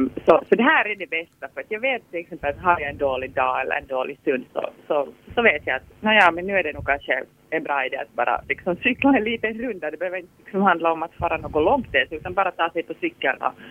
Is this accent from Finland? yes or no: yes; Sipoo, Uusimaa, Finland; Jag cyklar en hel del liksom allt mellan ända fram liksom till Sibbo där jag kommer ifrån.